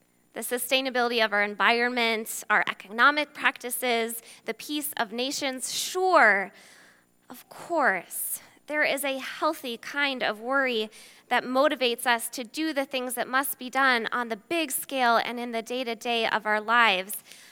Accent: Naperville, Illinois, United States; And I grew up here in Naperville. I'm a thoroughly suburban girl through and through.

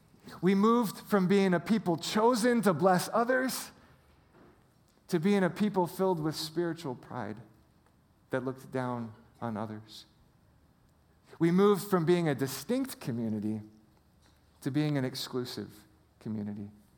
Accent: Hawaii, United States; Now, I grew up in Hawaii, and there was a word that was used for Caucasian people like me that didn't look like everybody else.

